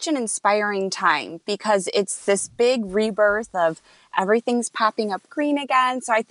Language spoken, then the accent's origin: English; Chicago, Illinois, United States; I'm from Chicago. So everything is cold and bare and kind of dead still here.